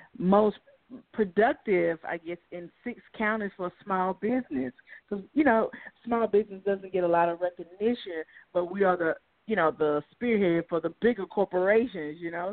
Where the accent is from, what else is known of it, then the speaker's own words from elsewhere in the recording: Century, Florida, United States; now in California, United States; Yes, I'm originally from Century, Florida, right there by Pensacola, Florida.